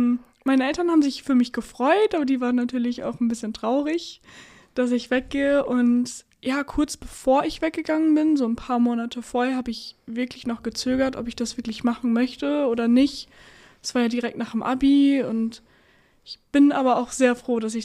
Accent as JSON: {"language": "German", "town": "Emden", "region": "Lower Saxony", "country": "Germany", "said": "Ja, bei mir war das so, ich bin ja aus Emden gekommen, bin sofort weggekommen und als ich dann ja wieder hier war, waren alle meine Freunde verstreut."}